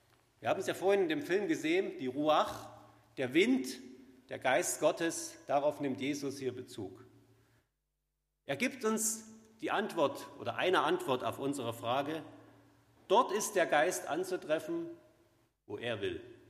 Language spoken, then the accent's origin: German; East Germany, Germany; Wie Sie unschwer hören, komme ich aus Ostdeutschland.